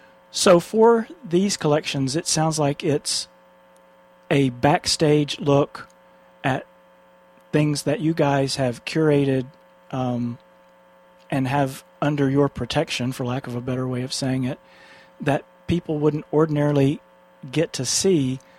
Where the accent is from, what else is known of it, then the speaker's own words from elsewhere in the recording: Houston, Texas, United States; I'm a fifth-generation Texan, and although I haven't lived there in some time, I'm from Houston